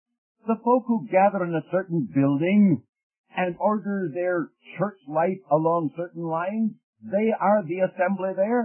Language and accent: English; Canada; any more than I, as a Canadian, can become an American citizen by imitating Americans. Regardless of how much I admire your country, and may admire you folks as citizens, I coming over here across the border